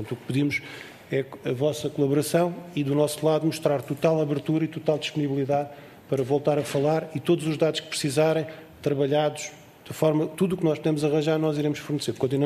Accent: Portugal; nós somos portugueses

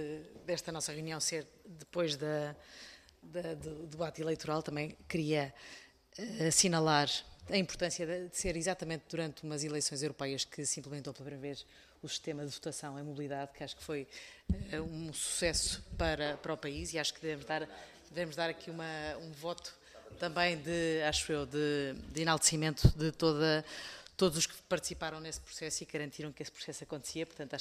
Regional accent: Portugal; acho que é mesmo uma obrigação e uma função de nós, enquanto portugueses, dar nota

